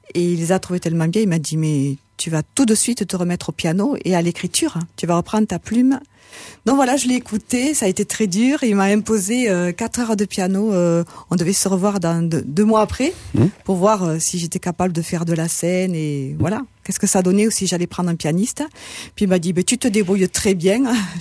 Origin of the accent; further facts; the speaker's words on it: Montauban, Occitanie, France; born there; Donc je suis née à Montauban.